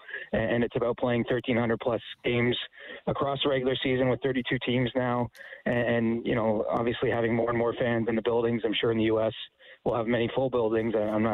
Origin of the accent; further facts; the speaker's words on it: Ontario, Canada; I grew up an hour outside Toronto